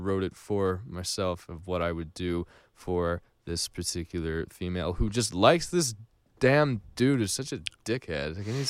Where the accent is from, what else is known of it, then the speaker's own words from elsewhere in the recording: New Jersey, United States; I'm from New Jersey, so I'm trying not to curse.